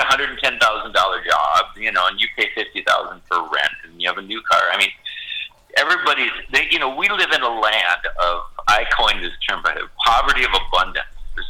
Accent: Minnesota, United States; Here, you know, I'm a Minnesotan

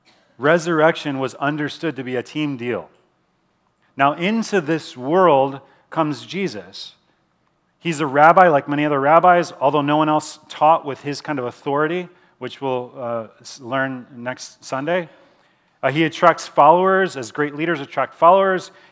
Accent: Chicago, Illinois, United States; I'm from Chicago originally.

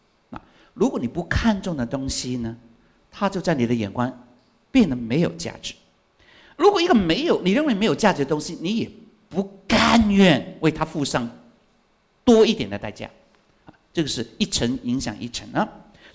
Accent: Hong Kong; Chinese is a second language; now in United States; 当初呢从香港来到那个美国的时候

